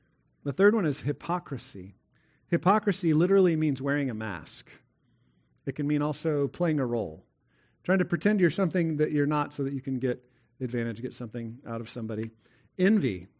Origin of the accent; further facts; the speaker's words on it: Texas, United States; Like, I thank God that I'm a Texan because I just love beef, right? And we have lots of beef in Texas